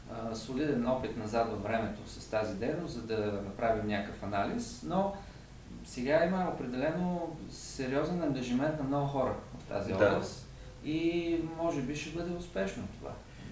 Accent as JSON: {"language": "Bulgarian", "town": "Plovdiv", "region": "Plovdiv Province", "country": "Bulgaria", "tie": "born or raised there", "said": "Веднага се сещам за подобен пример в моя роден град Пловдив"}